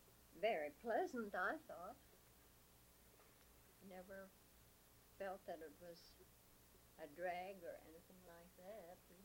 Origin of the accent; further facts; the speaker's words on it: St. Edward, Nebraska, United States; I was born in Boone County, Nebraska, St. Edward, Nebraska, and … we lived on a farm 2 miles west of St. Edward, and I went to school there through high school.